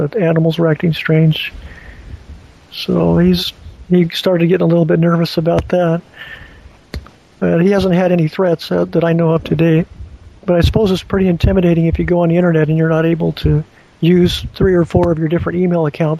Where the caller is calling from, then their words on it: Captain Cook, Hawaii, United States; I'm calling you from Captain Cook, Hawaii. It's very beautiful here today.